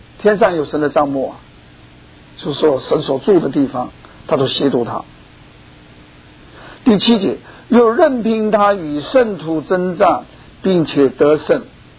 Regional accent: China; 我们从大陆来的

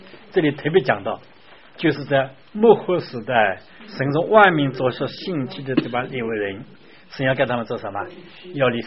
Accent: China; 像我们本来不是犹太人嘛啊，哎，我们是中国人，是汉族人啊

